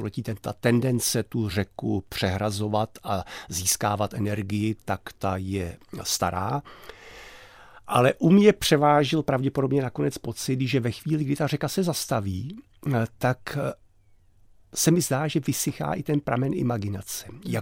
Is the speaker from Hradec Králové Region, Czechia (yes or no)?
no; Vyšší Brod, South Bohemian Region, Czechia; Já jsem vyrůstal ve Vyšším Brodě, tedy u řeky, která teče, ale chatu jsme měli na Lipně, u řeky, která je zastavená.